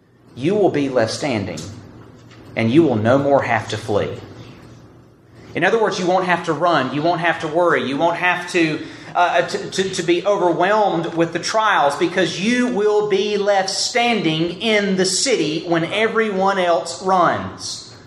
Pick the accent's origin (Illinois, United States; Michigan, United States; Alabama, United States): Alabama, United States; Now, sometimes people tell me that I don't sound like I'm from Alabama